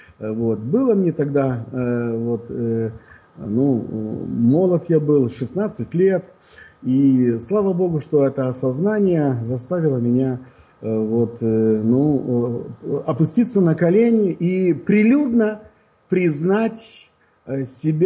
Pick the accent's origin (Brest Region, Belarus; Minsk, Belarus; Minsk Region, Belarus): Brest Region, Belarus; Brest; moved away as an adult; now in United States; Родился я в Белоруссии, в городе Бресте.